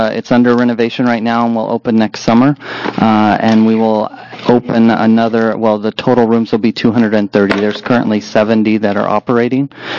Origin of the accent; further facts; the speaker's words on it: Tucson, Arizona, United States; now in Medford, United States; I'm from Southern Oregon. I live in Medford, Oregon, and have been there for 14 years, originally from Tucson, Arizona, and moved to Oregon and fell in love with it.